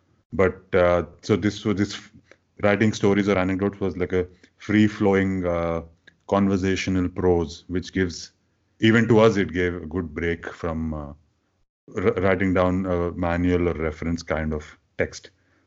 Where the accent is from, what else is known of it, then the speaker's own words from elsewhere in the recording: Hyderabad, Telangana, India; And then he moved to Hyderabad. And Hyderabad is my hometown. I was living there at that time.